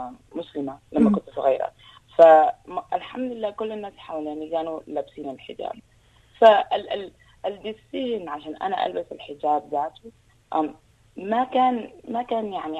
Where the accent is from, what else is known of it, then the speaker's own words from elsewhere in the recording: Sudan; born there; أنا زولة مسلمة أو أنا زولة اتولدت في السودان